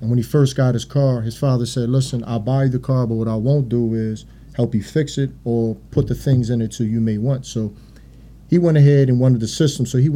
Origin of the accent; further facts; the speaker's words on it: Philadelphia, Pennsylvania, United States; So in 2020, she ended up coming down here to visit her family in North Philadelphia. I'm from North.